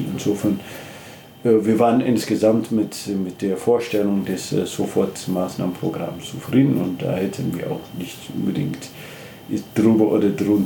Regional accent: Ethiopia; German is a second language; now in Germany; ich komme ursprünglich aus Äthiopien, habe in Leipzig studiert

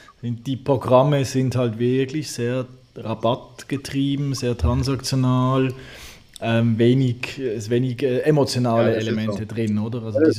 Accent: Switzerland; Ich bin ja Schweizer.

